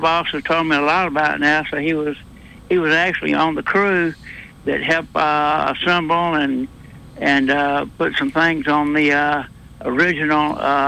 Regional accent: Union Springs, United States; I grew up in Union Springs.

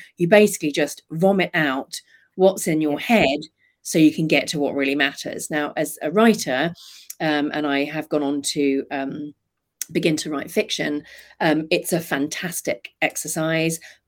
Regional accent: United Kingdom; But let's face it, we're British and that's a really British thing to do.

